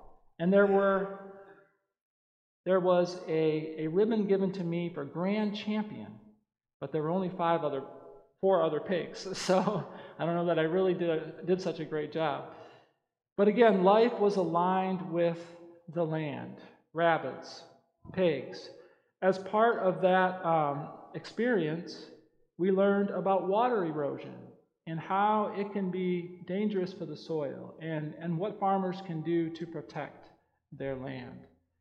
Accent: North Dakota, United States; When I was growing up in North Dakota, life was aligned with the land.

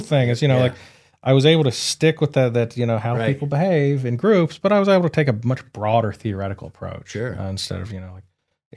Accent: Johnstown, Ohio, United States; So I am from Central Ohio originally.

